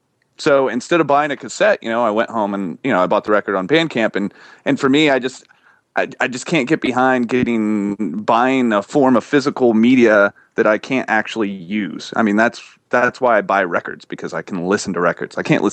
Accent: Oklahoma, United States; I'm from Oklahoma, so, you know, accents throw me off.

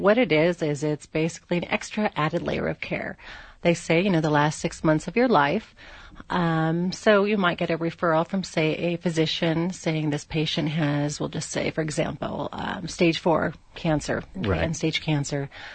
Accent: California, United States; California.

